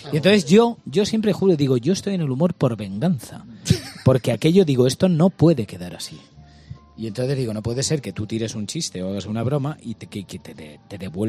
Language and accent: Spanish; Montiel, Castilla-La Mancha, Spain; Yo hice un musical con 9 años en compañía de otros compañeros de mi pueblo, el Montiel